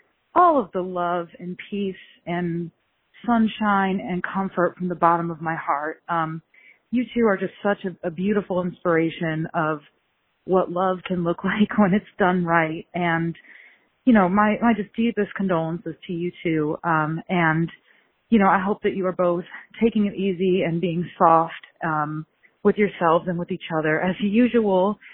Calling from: Columbus, Ohio, United States; and I'm calling in from Columbus, Ohio.

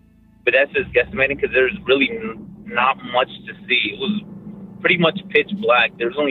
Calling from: Dallas, Texas, United States; I'm calling from Dallas, Texas.

